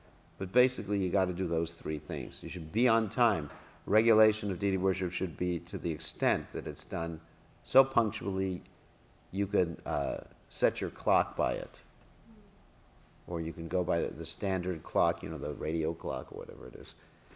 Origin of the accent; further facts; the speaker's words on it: New York, United States; And I said, I'm a Brahmin from New York.